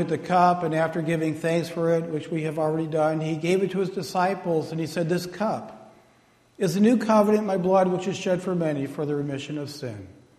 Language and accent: English; Buffalo, New York, United States; born there; also born or lived in Michigan; But I was born in Buffalo, New York, and I spent all my early days of learning to drive in Michigan, so I was not afraid of the weather.